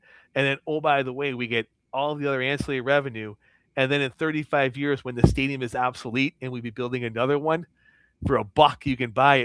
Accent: Buffalo, New York, United States; I grew up in Buffalo. I grew up down the street.

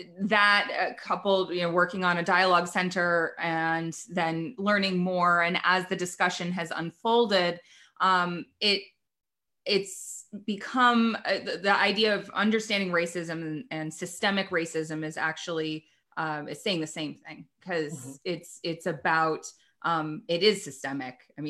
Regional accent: Nashville, Tennessee, United States; I grew up in Nashville, Tennessee

